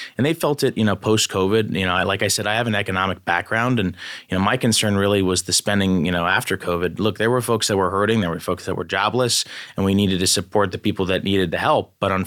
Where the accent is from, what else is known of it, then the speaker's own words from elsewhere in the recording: United States; I mean, I grew up in Warren County on a family farm, 120 acres. I used to take pigs to the Warren County Fair for about 10 years.